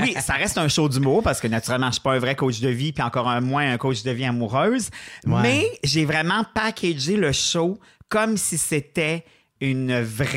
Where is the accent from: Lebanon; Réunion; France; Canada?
Canada; Quebec City, Quebec; de sous-écoute à Québec, ma ville.